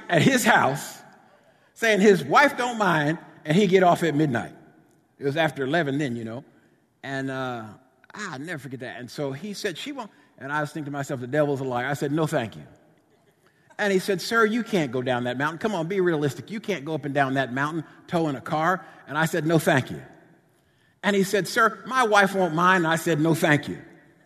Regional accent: New Jersey, United States; also born or lived in Richmond, Virginia; I'm from New Jersey, but had been living, working in Richmond, Virginia, campus minister there, 1985, August of 85.

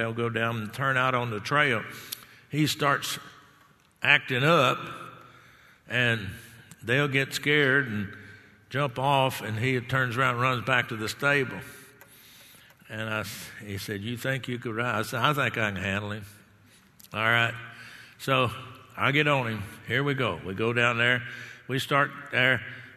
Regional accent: Texas, United States; Of course, I'm born and raised in Texas.

